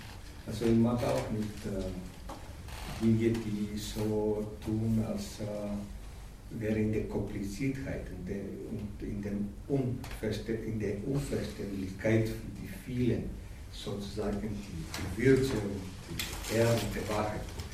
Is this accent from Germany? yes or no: no; Greece; ich bin ein Grieche.